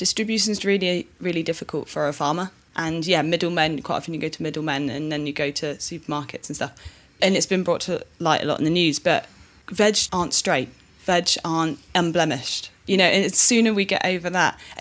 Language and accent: English; South West England, United Kingdom; I grew up in Cornwall